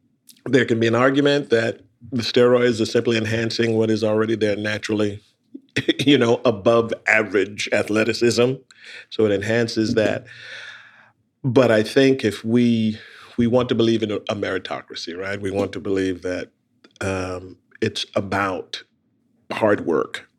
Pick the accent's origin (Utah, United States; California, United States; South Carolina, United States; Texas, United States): South Carolina, United States; also born or lived in Brooklyn; Yeah, I grew up in a very, very small town in South Carolina. Born in Brooklyn.